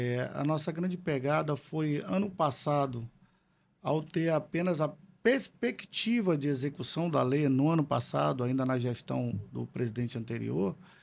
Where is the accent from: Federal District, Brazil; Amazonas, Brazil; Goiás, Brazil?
Amazonas, Brazil; somos caboclos, sim. Somos indígenas, sim. Sou amazonense, sou daqui.